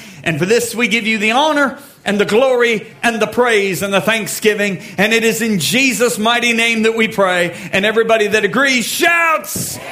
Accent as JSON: {"language": "English", "region": "Michigan", "country": "United States", "said": "I am from Michigan, so I know none of you like this."}